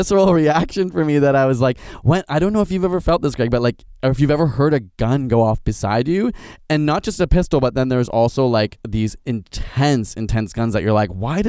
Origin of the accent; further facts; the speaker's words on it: Ontario, Canada; as a Canadian from Ontario